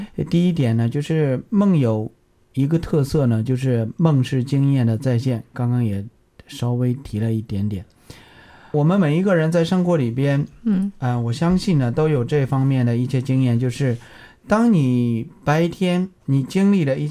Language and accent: Chinese; China